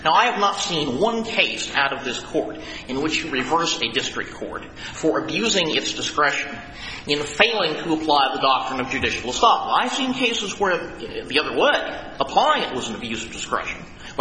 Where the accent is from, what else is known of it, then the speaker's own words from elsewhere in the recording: St. Louis, Missouri, United States; I'm from St. Louis, Missouri. I'm told I have an accent, although I would vigorously deny that.